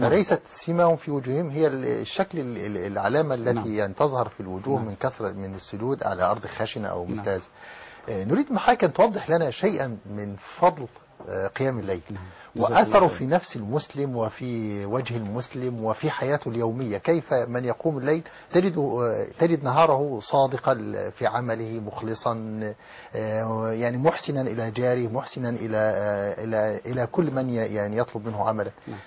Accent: Egypt

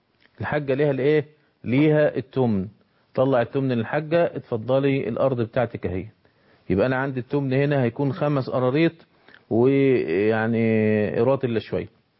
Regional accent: Egypt; انما اللي بيحدث عندنا في مصر من اقصاها الى ادناها الا من رحم الله، ده غلط

